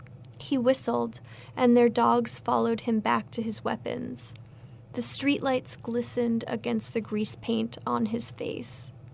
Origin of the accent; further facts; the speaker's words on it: Lowell, Massachusetts, United States; also born or lived in Russia / London / Barcelona / Athens, Georgia; I'm from Lowell, Massachusetts. I grew up in a Polish-American family, which prompted my interest in Russian in college and graduate school. I've lived in Russia and London and Barcelona.